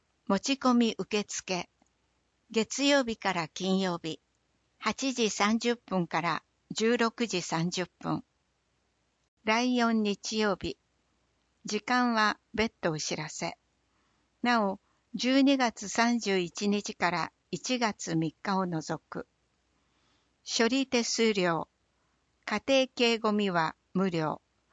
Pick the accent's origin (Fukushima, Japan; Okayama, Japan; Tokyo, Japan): Okayama, Japan; Kasaoka; 私は笠岡市鴻島外浦の出身で、地元の学校を卒業し、昭和60年に医師になりました。